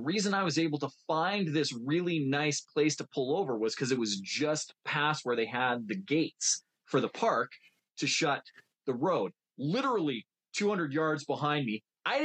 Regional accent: Alberta, Canada; But I'm from Alberta. Snow don't scare me none.

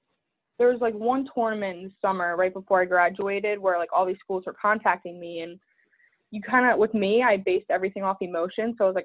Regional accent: Maryland, United States; I think being born and raised in Maryland, especially with lacrosse being the hotbed, I was pretty young.

